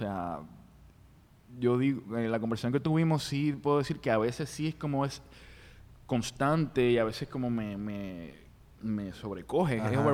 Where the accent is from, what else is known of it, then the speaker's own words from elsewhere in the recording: Puerto Rico; pero yo soy de Puerto Rico. Mis dos padres son de Puerto Rico.